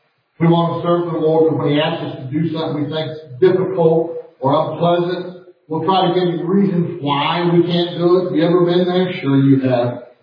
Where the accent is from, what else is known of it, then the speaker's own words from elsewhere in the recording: Arkansas, United States; now in Las Vegas, United States; Las Vegas has become my home. Yes, I'm from Arkansas, and I'm proud to be from Arkansas, but listen to me. Las Vegas is my home.